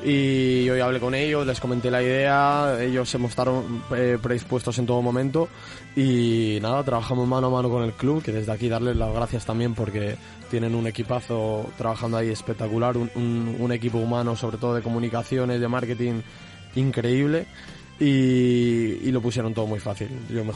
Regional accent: Gijón, Asturias, Spain; also born or lived in Mieres; donde yo no nací, porque nací en Mieres, pero según nací mis padres se mudaron a Gijón, y donde yo me crié toda la vida, viendo al equipo desde pequeño.

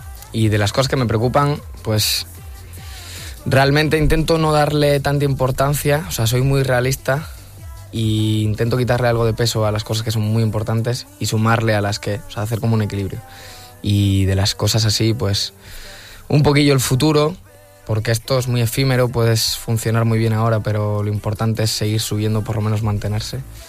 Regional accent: Galicia, Spain

